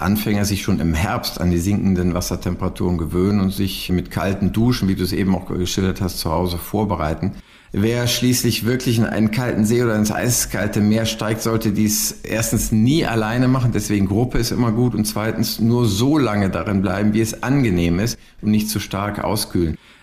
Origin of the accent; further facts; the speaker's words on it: Germany; Damit sind wir Deutsche wirklich Vize-Weltmeister hinter den Finnen.